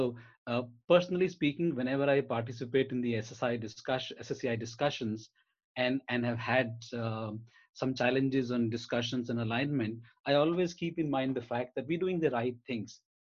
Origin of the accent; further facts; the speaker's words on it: India; I grew up in India and witnessed a lot of challenges of poverty, of inequality